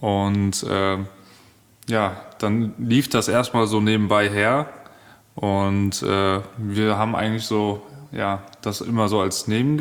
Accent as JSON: {"language": "German", "town": "Neuwied", "region": "Rhineland-Palatinate", "country": "Germany", "tie": "born or raised there", "said": "also ich bin selber hier in Neuwied geboren, bin auch hier in Neuwied aufgewachsen"}